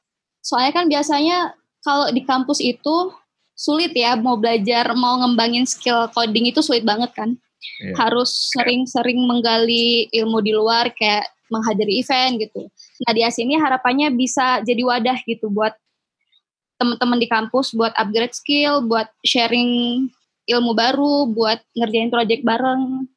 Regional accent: Lubuk Linggau, South Sumatra, Indonesia; kalau aku SMP negeri di SMP 3 Lubuk Linggau. Dan lanjut pas SMA aku masuk di Madrasah Aliyah Negeri 1 Lubuk Linggau.

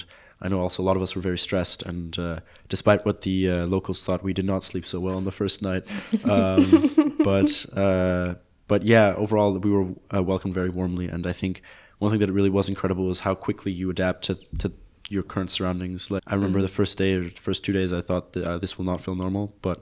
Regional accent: Berlin, Germany; I'm from Berlin. I thought I knew what big cities were

